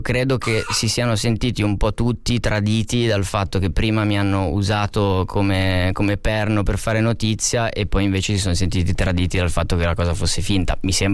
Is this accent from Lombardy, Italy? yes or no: yes; Milan, Lombardy, Italy; Perché io sono milanese, sono nato qua